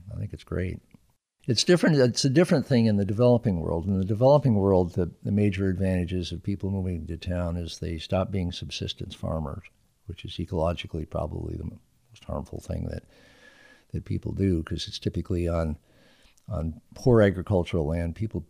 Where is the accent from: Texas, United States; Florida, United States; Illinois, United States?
Illinois, United States; Rockford; I grew up in Rockford, Illinois, a city of 100,000 then, and I think it's about 100,000 now.